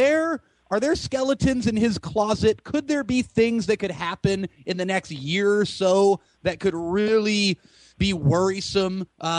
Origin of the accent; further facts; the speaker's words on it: United States; as an American, be careful riding your Western high horse.